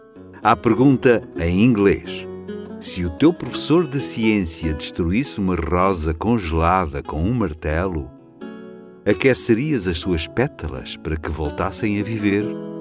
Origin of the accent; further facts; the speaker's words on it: Lisbon, Portugal; born there; Tenho 57 anos, pois nasci em Lisboa em 5 de julho de 1949.